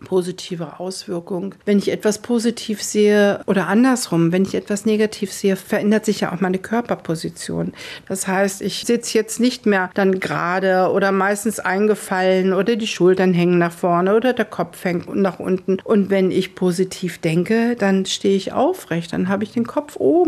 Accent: Schleswig-Holstein, Germany; born there; moved away; Also erstens bin ich kein Schwab, auch wenn ich jetzt hier schon lange lebe, aber ich bin eine gebürtige Nordfriesin.

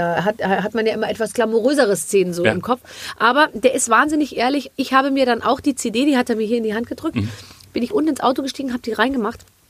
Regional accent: Munich, Bavaria, Germany; Überhaupt nicht, ich komme aus München.

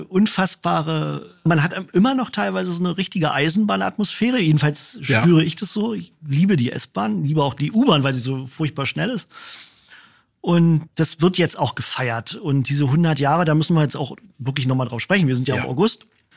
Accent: Berlin, Germany; ich bin ja aufgewachsen im Westen Berlins

